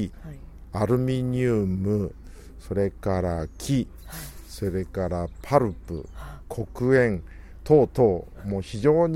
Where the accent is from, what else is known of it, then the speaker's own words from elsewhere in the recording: Shimamaki, Hokkaido, Japan; also born or lived in Sapporo; 僕生まれは札幌なんですけども、戦争が厳しくなってきたんで、島巻というところに疎開しました。